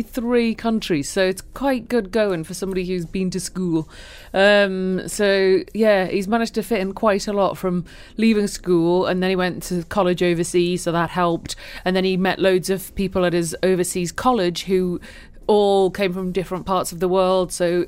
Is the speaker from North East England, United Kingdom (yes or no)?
yes; Newcastle, North East England, United Kingdom; Well, I don't know. We're from Newcastle. We might be slightly.